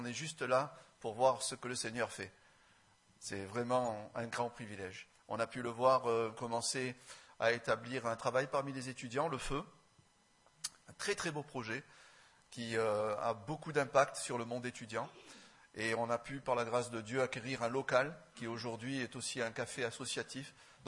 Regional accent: Marseille, Provence-Alpes-Côte d'Azur, France; Donc j'ai grandi à Marseille.

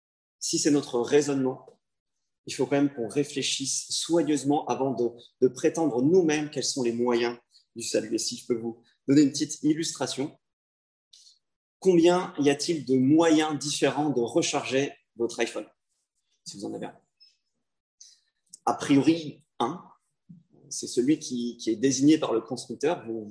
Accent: France; je suis français

